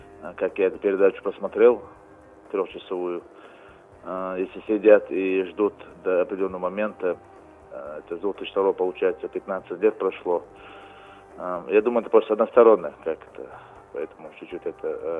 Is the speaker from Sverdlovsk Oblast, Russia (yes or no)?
no; Chechnya, Russia; я сам уроженец Чеченской Республики и представитель главы Чеченской Республики